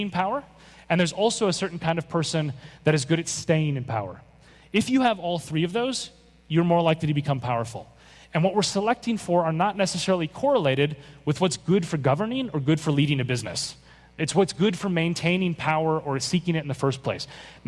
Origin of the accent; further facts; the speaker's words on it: Minneapolis, Minnesota, United States; Now, I grew up in Minneapolis, which unfortunately is the city where George Floyd was murdered. So this is a very important problem in my hometown.